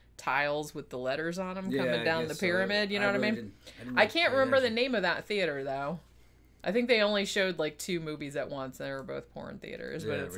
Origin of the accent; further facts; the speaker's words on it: Daytona Beach, Florida, United States; We had, where I grew up in Daytona, we had on Ridgewood, where all the prostitutes and drug addicts hung out, Ridgewood Avenue.